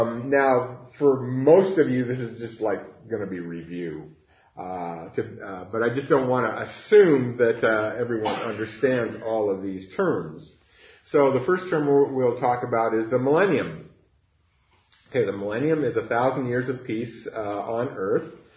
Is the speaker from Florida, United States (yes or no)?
no; Oregon, United States; I grew up on the Oregon coast where the Lewis and Clark expedition wintered there in, I believe it was 1805 to 1806.